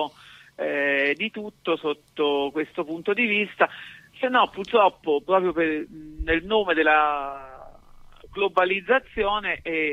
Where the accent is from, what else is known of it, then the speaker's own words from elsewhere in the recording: Viterbo, Lazio, Italy; now in Florence, Italy; Allora, in questo momento sono in trasferta da Firenze perché sono a Viterbo, che è la mia città natale.